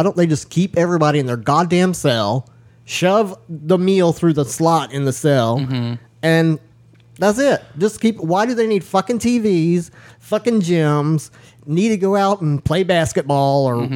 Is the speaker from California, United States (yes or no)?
no; New Jersey, United States; born there; Bitch, I was born in Jersey.